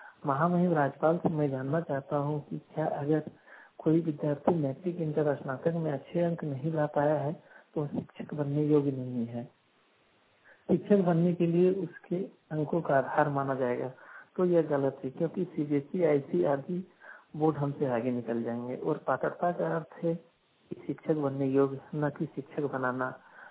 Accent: Taromari, Jharkhand, India; ग्राम तारोमारी, प्रखंड चंद्रपुरा, जिला बोकारो का रहने वाला हूँ।

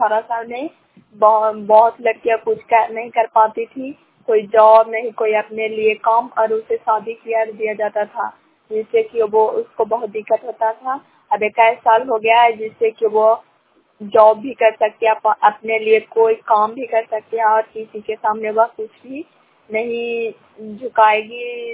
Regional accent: San, Bihar, India; ग्राम सान पंचायत सान प्रखंड करापसरा जिला नालंदा के निवासी हूँ।

